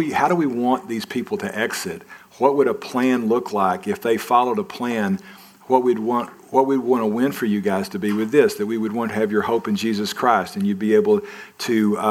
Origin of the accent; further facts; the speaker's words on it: Arkansas, United States; So it's just a joke whenever I use Arkansas. It's like making fun of my hometown, but I do that occasionally too.